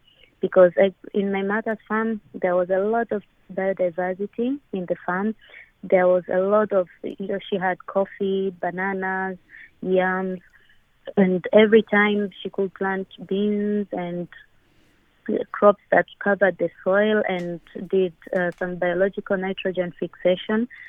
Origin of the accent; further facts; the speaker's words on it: Kilimanjaro, Tanzania; I was born in Kilimanjaro, in that's about 550 kilometers from Morogoro. I was born there, and I lived there. I spent a good number of my years in Kilimanjaro